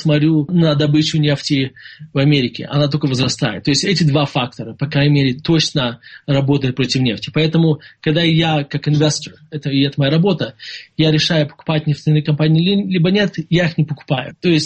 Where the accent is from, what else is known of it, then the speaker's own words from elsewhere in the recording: Russia; moved away; Когда я уехал из России, я считал, что будущее в России очень, будет довольно-таки хорошее